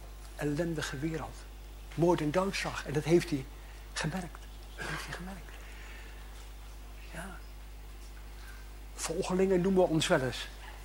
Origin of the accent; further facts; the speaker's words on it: Urk, Flevoland, Netherlands; Ik ben op Urk. Ik kom uit Urk, even klappen. Ik werk in Amsterdam. Ik ben de helft van mijn tijd op Urk en de helft van mijn tijd in Amsterdam.